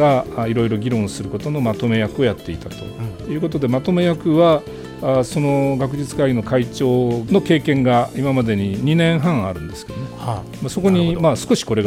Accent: Matsuyama, Ehime, Japan; 私は四国の松山が出身地なんですけどね

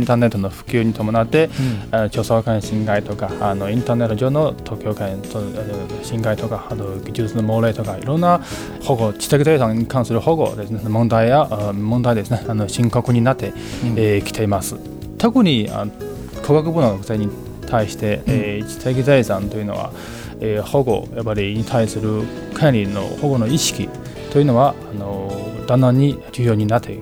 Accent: China; Japanese is a second language; moved away as an adult; now in Japan; 私あの中国出身で、2010年から日本に来ました。

